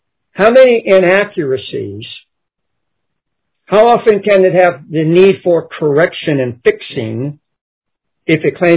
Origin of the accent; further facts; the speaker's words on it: Texas, United States; I'm not all highfalutin and everything, and I'm from Texas, you know, my boots, and I got my cowboy hat every once in a while